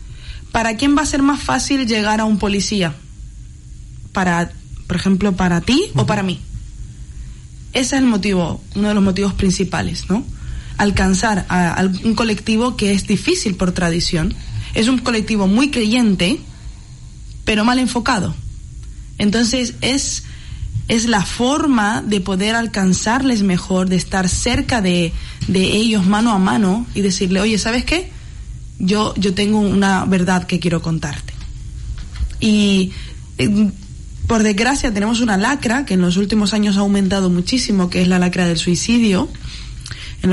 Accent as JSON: {"language": "Spanish", "region": "Canary Islands", "country": "Spain", "said": "perdón mi acento, yo soy canaria, partamos de ahí"}